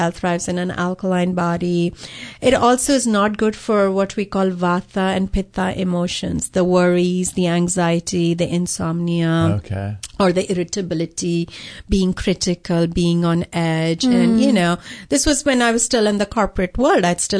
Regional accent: South India, India; I come from South India. You know, coffee runs in our blood.

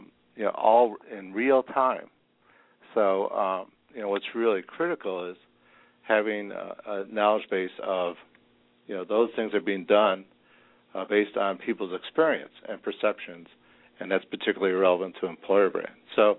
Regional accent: Cleveland Heights, Ohio, United States; I grew up in Cleveland Heights, not far from Shaker Heights.

